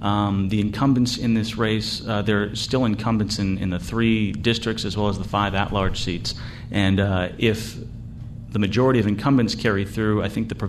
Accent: Wayland, Massachusetts, United States; I'm a Bostonian. I'm from about 20 miles west of Boston. What I tell people is if you've heard of Wellesley College, where Hillary Clinton went to school, I'm from a town called Wayland, which is two towns over

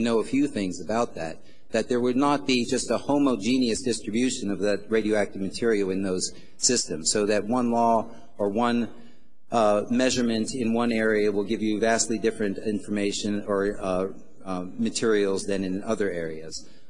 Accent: Bethany, West Virginia, United States; I grew up in Brooke County in Bethany, West Virginia, and attended Bethany College

